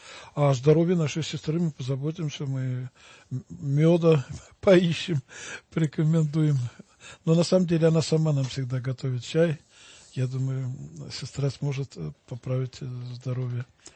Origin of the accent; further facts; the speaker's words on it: Orekhovo-Zuyevo, Moscow Oblast, Russia; Я вырос в Орехово-Зуево, храм Рождества Божьей Матери.